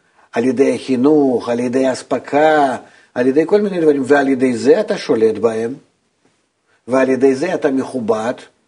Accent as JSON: {"language": "Hebrew", "country": "Russia", "tie": "born or raised there", "second_language": "Hebrew", "moved": "yes", "lives_now": "Israel", "said": "אני גדלתי ברוסיה."}